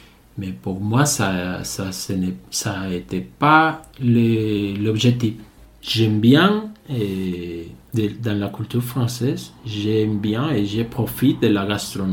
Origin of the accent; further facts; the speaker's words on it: Mexico; French is a second language; moved away as an adult; now in France; Je viens du Mexique, et un pays de 120 millions.